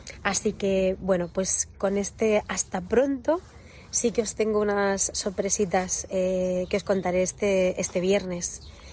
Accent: Letur, Castilla-La Mancha, Spain; Hemos creado un festival contra la despoblación rural en mi pueblo, en Letur.

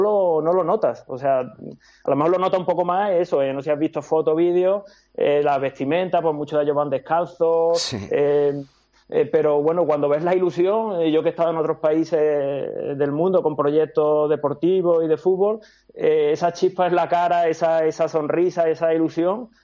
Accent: Spain; te preguntas de dónde eres, de España.

